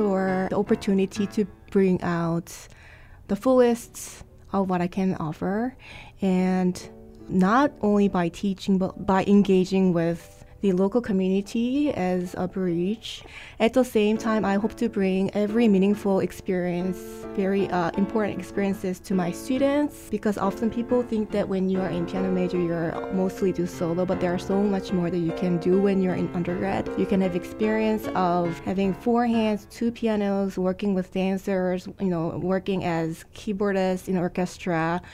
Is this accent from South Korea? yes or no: yes; South Korea; So I'm originally from South Korea, and I started piano around the age of 6.